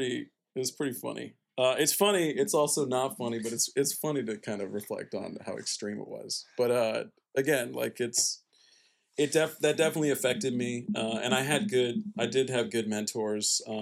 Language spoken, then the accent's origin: English; Midwest, United States; I mean, first of all, I was raised in the Midwest, and people in the Midwest work really hard.